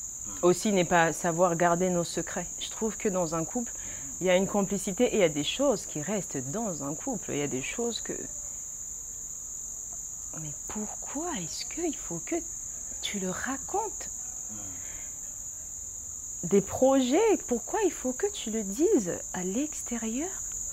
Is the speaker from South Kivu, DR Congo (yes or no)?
no; Kinshasa, DR Congo; born there; also born or lived in Brazzaville; À Kinshasa, je suis née, à Brazza, j'étais bien accueillie aussi. J'ai une partie de mon origine là-bas.